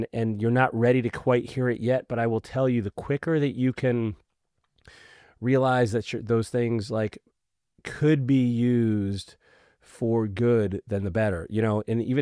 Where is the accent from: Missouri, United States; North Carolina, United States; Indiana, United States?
North Carolina, United States; Raleigh; born or raised there